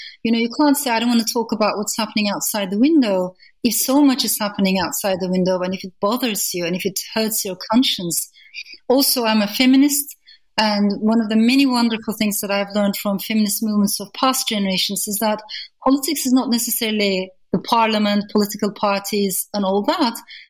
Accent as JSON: {"language": "English", "country": "Turkey", "tie": "born or raised there", "said": "So these are the things that I have seen all around me growing up in Turkey."}